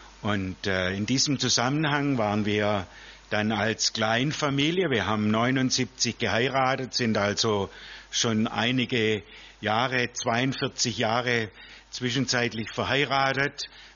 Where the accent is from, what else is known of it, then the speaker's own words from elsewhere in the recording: Swabia, Germany; Meine Frau Margret und ich, wir kommen beide ursprünglich aus Süddeutschland, aus Schwabenland.